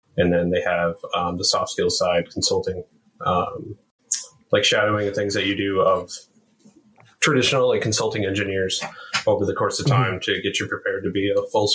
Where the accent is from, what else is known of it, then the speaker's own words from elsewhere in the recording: Michigan, United States; So I grew up in mid-Michigan, so Midland or Mount Pleasant, kind of small rural areas.